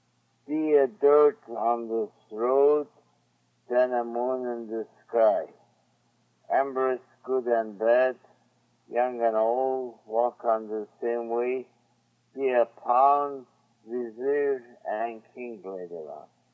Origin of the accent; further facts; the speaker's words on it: Canada; I am Canadian.